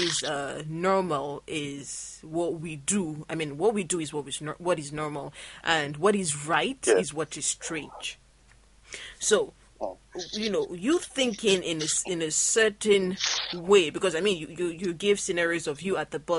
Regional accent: Nigeria; as a Nigerian who was born and bred in Nigeria, it is different.

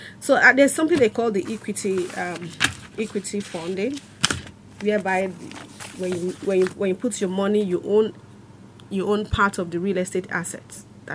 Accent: Nigeria; maybe because I'm a Nigerian, I see only Nigerians.

